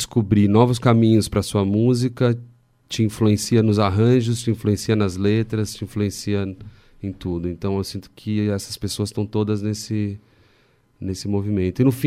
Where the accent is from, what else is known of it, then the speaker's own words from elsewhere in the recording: São Paulo, Brazil; born there; Eu nasci no Brasil, em São Paulo, eu moro lá